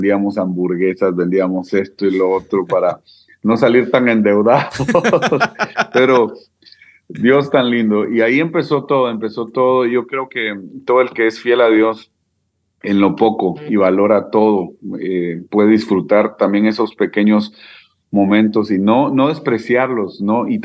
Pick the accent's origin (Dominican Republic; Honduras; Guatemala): Guatemala; yo, pues te soy sincero, como chapín soñador, sí, soñaba